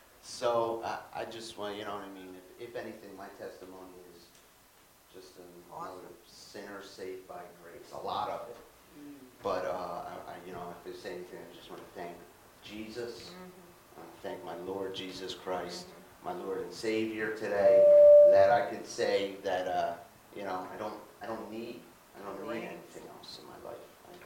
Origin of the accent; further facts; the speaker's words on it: Philadelphia, Pennsylvania, United States; I'm from Philadelphia, so it's a little different than Connecticut too.